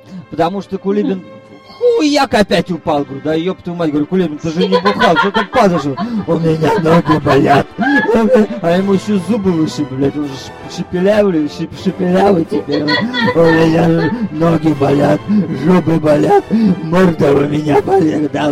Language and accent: Russian; Moscow, Russia; Мы же крутые, мы же москвичи, бля, Москва, блядь.